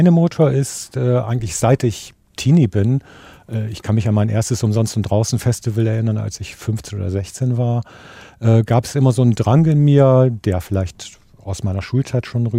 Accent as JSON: {"language": "German", "town": "Delmenhorst", "region": "Lower Saxony", "country": "Germany", "tie": "born there", "said": "Nein, in Delmenhorst, in meiner Geburtsstadt, war das nicht möglich."}